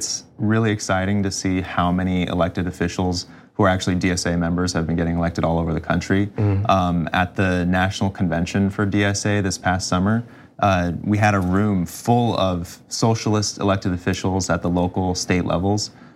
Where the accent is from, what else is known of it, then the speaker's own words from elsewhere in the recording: Washington, United States; I'm actually from Washington State.